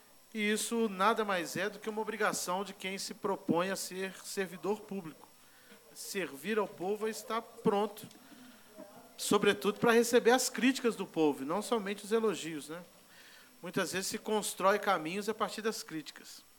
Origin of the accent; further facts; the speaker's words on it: Minas Gerais, Brazil; nós somos mineiros, nós somos de Minas.